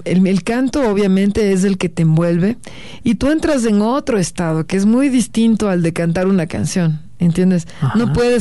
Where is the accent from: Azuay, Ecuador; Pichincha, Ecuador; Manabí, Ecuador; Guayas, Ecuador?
Pichincha, Ecuador; Quito; No, pues soy quiteña y súper contenta.